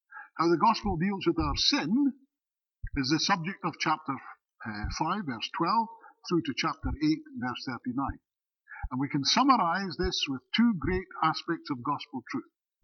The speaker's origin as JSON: {"language": "English", "region": "Scotland", "country": "United Kingdom", "said": "But I am Scottish. I was born Scottish. And I will be Scottish until I die."}